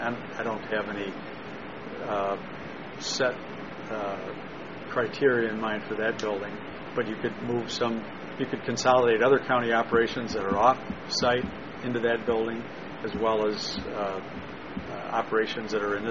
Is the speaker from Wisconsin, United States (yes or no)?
yes; Milwaukee, Wisconsin, United States; I know Milwaukee, I'm from Milwaukee. I've lived here all my life.